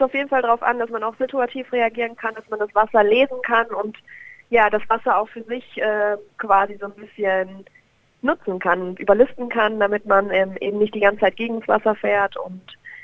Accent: Bad Breisig, Rhineland-Palatinate, Germany; moved away as an adult; now in Augsburg, Germany; Ganz, ganz ursprünglich komme ich aus Bad Dreisig. Bad Dreisig liegt am Rhein zwischen Bonn und Koblenz. Bin aber im Jahr 2011 nach meinem Abitur nach Augsburg gezogen

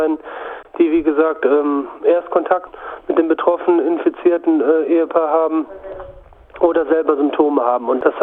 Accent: Germany; Und da fühlt man sich natürlich ein bisschen verschaukelt, wie man bei uns in Deutschland sagt.

